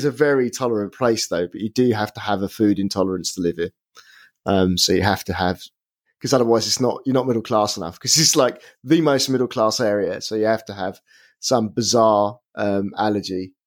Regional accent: Wokingham, South East England, United Kingdom; I'm from Wokingham, where all of the woke people are coming from, mate.

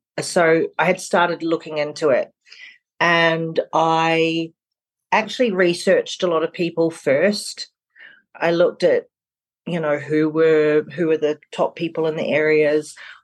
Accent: North Island, New Zealand; In New Zealand, the North Island of New Zealand, which is a, for people who don't know, it's a very tiny little island

